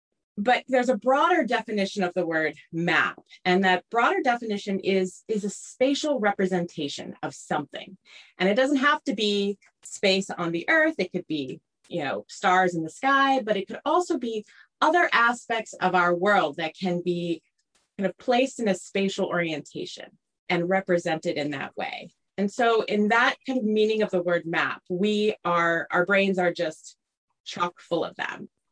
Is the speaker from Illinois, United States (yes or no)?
yes; Chicago, Illinois, United States; Well, I grew up in the Midwest in Chicago area, and you know, there we think everything's better with cheese.